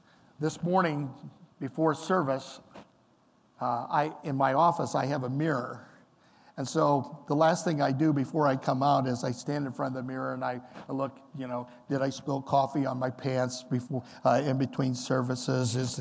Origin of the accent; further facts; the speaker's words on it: Chillicothe, Illinois, United States; When I was a little boy, I grew up in Chillicothe, Illinois, small town north of Peoria in Illinois.